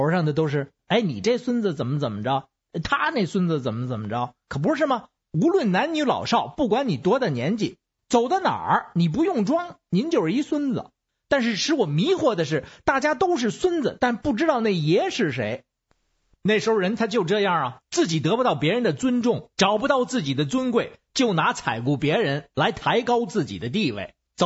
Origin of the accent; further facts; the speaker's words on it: Beijing, China; 是北京出生北京长大的，抱着北京户口，花着北京粮票，拿着北京购货证的北京市公民。